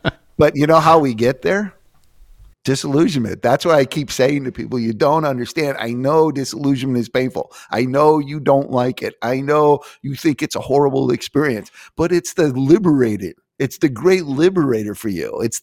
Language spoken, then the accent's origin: English; Milwaukee, Wisconsin, United States; Well, we're from Milwaukee, so it's like, we got to talk about the Green Bay Packers.